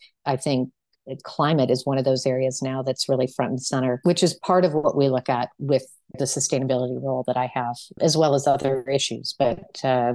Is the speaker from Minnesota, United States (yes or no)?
yes; Minneapolis, Minnesota, United States; I grew up in the Midwest and I actually grew up going to the church that … went to, downtown Minneapolis, Park Avenue Methodist Church.